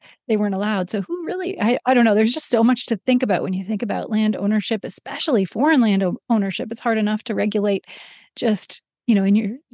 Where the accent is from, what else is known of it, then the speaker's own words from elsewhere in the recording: Canada; I'm originally from Canada, and I thought, well, I owned land in the U.S. as a Canadian